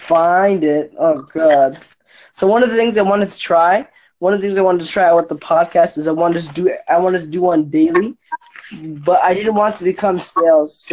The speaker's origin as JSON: {"language": "English", "region": "Virginia", "country": "United States", "said": "I'm from Virginia. I was actually really surprised. I thought like it was a U.S. exclusive."}